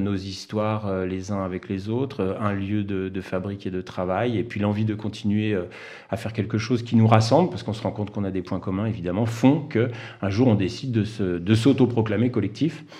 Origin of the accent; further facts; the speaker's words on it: Lyon, Auvergne-Rhône-Alpes, France; j'étais au conservatoire quand j'étais petit, enfant, à Lyon